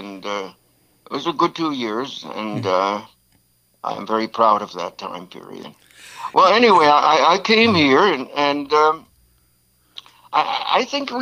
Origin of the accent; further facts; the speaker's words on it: East Coast, United States; moved away as an adult; And I didn't find this in the East Coast where I'd grown up.